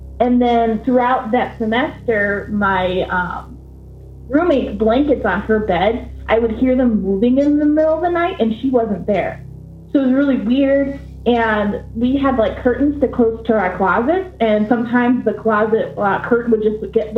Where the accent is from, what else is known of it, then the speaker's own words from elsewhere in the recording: Illinois, United States; I'm from Northern Illinois.